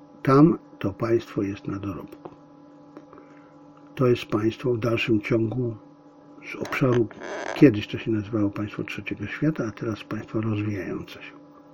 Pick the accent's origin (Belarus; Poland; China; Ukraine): China; Ale ja będę mówił, ponieważ ja jestem Chińczykiem. To jest mój kraj. Mój kraj. Mój ukochany kraj.